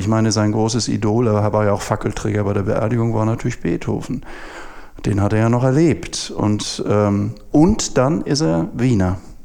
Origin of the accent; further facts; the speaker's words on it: Northern Germany, Germany; now in Austria; als Norddeutscher hier in Österreich